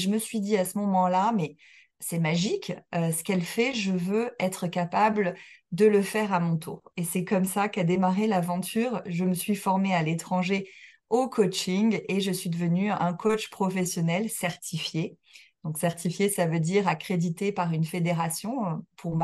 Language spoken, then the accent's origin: French; Montpellier, Occitanie, France; je suis française, montpelliéraine